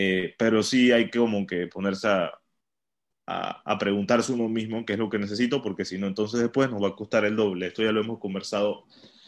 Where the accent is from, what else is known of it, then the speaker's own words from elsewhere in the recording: Panama; que somos de Panamá.